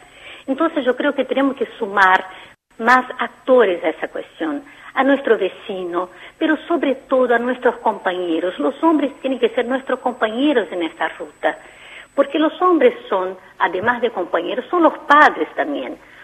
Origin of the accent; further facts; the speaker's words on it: Brazil; Spanish is a second language; now in Argentina; yo digo esto como una brasileña orgullosa de haber sido recibida por este país hace casi 20 años